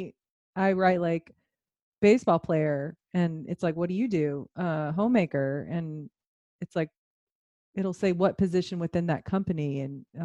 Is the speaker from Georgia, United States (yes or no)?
yes; Alpharetta, Georgia, United States; Well, that was growing up in Alpharetta in Atlanta. Yeah, so we went to a lot of Braves games, and it was really cool.